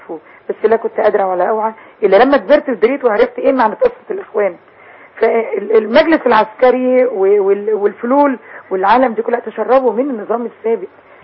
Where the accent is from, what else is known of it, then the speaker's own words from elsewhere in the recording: Egypt; انا اولا مصرية من ايام عبد الناصر